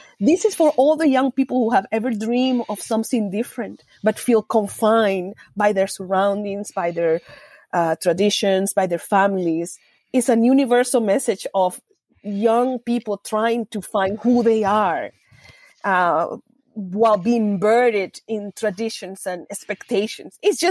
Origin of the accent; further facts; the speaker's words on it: Maracaibo, Zulia, Venezuela; we were growing up in Maracaibo, and we just dreamed of somewhere else.